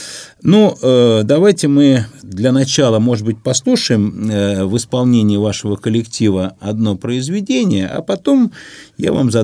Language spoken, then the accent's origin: Russian; Moscow, Russia; Ну, в общем-то, так же, как и я. Мы с вами москвичи, дорогие.